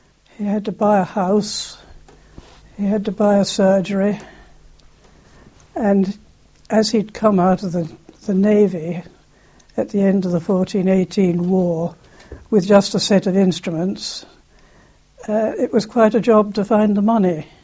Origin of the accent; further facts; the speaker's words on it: Aylsham, East of England, United Kingdom; born there; Well, I was born in Aylsham, just.